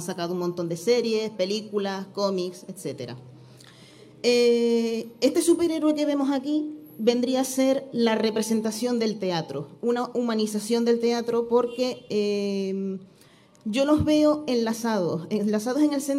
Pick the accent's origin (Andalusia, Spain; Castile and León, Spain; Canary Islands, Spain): Canary Islands, Spain; Icod de los Vinos; born there; soy nacida aquí en Ico